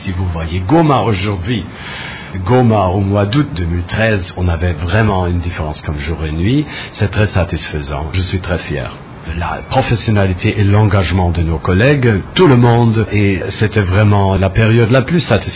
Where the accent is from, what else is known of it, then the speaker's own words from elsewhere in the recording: Germany; pas seulement au Congo, aussi en Allemagne, mon pays d'origine, c'est aussi tendu.